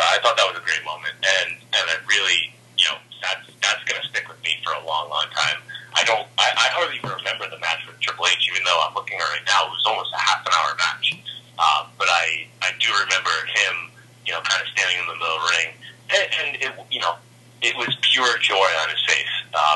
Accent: Boston, Massachusetts, United States; I'm from Boston, I'm a Red Sox fan.

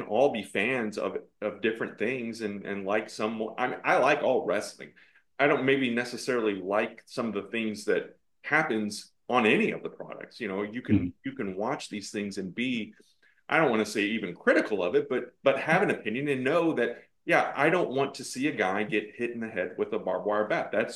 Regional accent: Midwest, United States; You know, growing up in the Midwest, we had access to Central States and Mid-South and World Class.

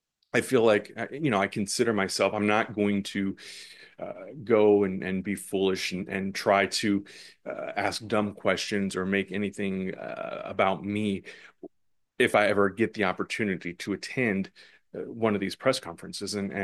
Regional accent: St. Louis, Missouri, United States; It's my hometown. St. Louis, not St. Louis proper, but I grew up in the St. Louis area.

